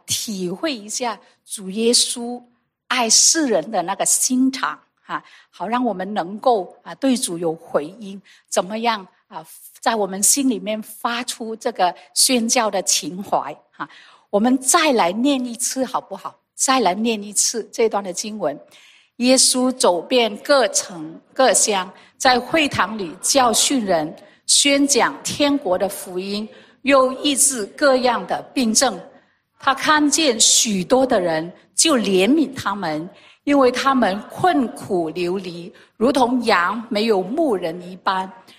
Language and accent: Chinese; Vietnam; 我是在越南出生长大的，所以呢我可以说我很早很小的时候就去教会，我在越南的华人教会。